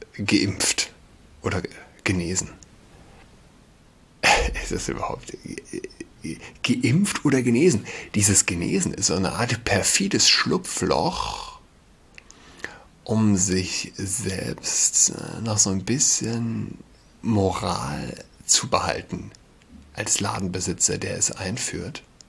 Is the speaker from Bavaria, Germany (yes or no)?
no; Saarland, Germany; now in Berlin, Germany; Ich bin Saarländer